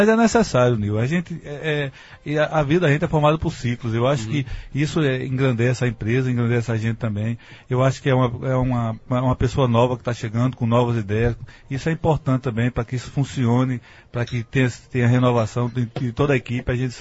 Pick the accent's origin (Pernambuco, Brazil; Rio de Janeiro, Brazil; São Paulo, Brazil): Pernambuco, Brazil; Itapetim; now in Afogados da Ingazeira, Brazil; Eu digo, sou de Afogado. Depois eu me lembro, ah não, sou de Itapetí. Mas eu já me considero quase que afogadense.